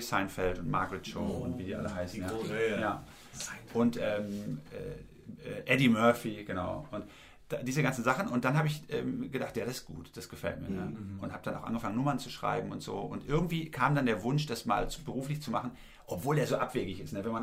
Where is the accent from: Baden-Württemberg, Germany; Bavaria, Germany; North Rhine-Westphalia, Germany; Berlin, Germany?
North Rhine-Westphalia, Germany; Haltern am See; Ich komme aus Haltern am See, das liegt im Kreis Recklinghausen am Rand des Ruhrgebiets.